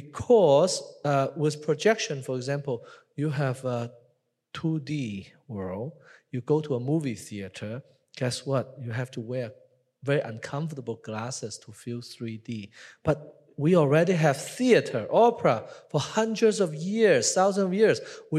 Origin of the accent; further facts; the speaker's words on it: China; And of course, I was born and raised in Asia, in China, and spent more time in the West than I was in China.